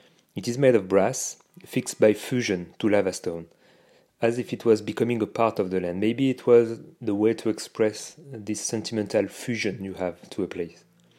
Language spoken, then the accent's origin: English; France; English is a second language; I'm a designer from France